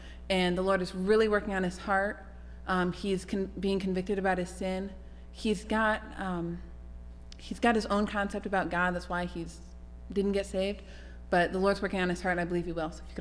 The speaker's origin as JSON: {"language": "English", "town": "Seattle", "region": "Washington", "country": "United States", "said": "from Seattle, Washington."}